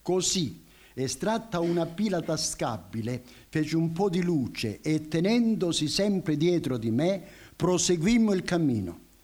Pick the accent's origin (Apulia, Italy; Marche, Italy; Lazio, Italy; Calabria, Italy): Calabria, Italy; Rosarno; ripresi il treno per tornare a Rosarno, mio paese